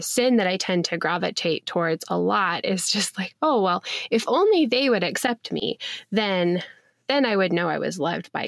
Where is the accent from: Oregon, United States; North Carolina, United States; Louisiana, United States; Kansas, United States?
Oregon, United States; Portland; I'm from Portland and all over the place, you just see these bumper stickers that say keep Portland weird.